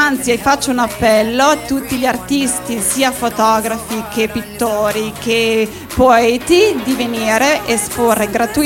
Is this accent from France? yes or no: yes; France; accent: Romagnol; Leggermente, ma cerco di camuffarlo perché sono francese in realtà.